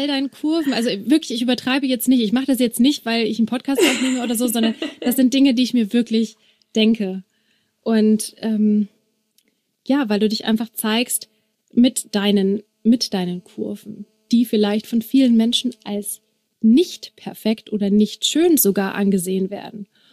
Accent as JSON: {"language": "German", "town": "Regensburg", "region": "Bavaria", "country": "Germany", "said": "du lebst in Regensburg, ich komme aus Regensburg"}